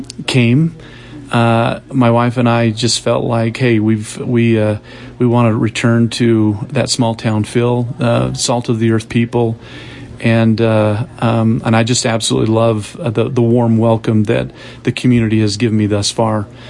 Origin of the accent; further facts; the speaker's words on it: Mountain Green, Utah, United States; Yeah, I grew up in Mountain Green, Utah, in Morgan County, so not far from here.